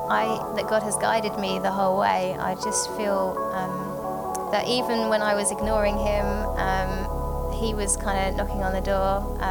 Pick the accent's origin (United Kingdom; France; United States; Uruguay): United Kingdom; South England; moved away as an adult; now in Australia; so I'm from England on the south coast, and I've been in Australia since April this year.